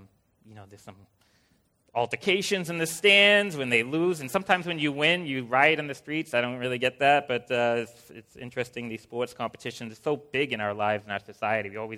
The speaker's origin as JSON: {"language": "English", "town": "Lynn", "region": "Massachusetts", "country": "United States", "tie": "born or raised there", "said": "I was born and raised in Lynn. I was actually born in Lynn Hospital, actually, too, so I spent a lot of time in Lynn."}